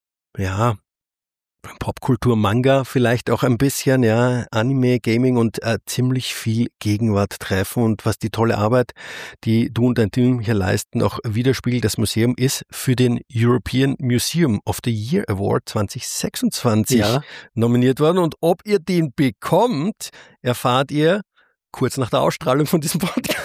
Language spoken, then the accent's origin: German; Austria; now in Berlin, Germany; Das darf ich als Österreicher sagen.